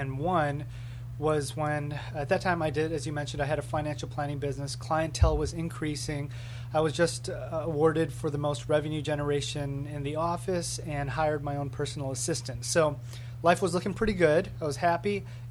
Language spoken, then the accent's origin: English; Chicago, Illinois, United States; I am born and raised in Chicago. I grew up in the suburbs outside in the northwest, Skokie and Glenview, grew up in that area. I spent most of my life in Illinois.